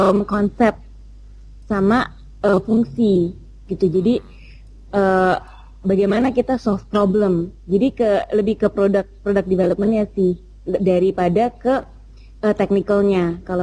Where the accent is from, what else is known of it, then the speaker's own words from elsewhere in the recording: Jakarta, Indonesia; also born or lived in United States; saya sebagai orang Jakarta yang memang tuh mungkin kan saya nggak besarnya di Jakarta, saya dulu sekolah di Amerika.